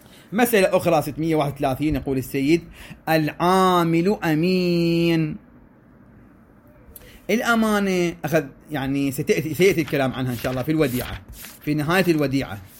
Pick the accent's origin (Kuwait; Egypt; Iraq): Iraq; عندنا بالعراق